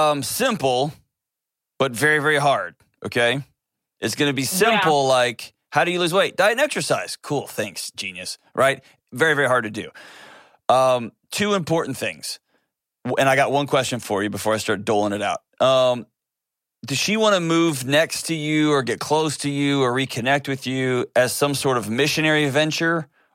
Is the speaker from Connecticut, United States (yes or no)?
no; Texas, United States; Okay, I was born and raised in Texas